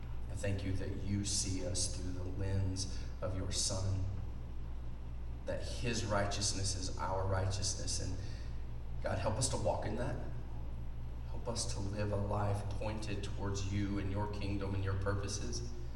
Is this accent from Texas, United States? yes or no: yes; Texas, United States; All of you know I am from Texas, and so is my wife.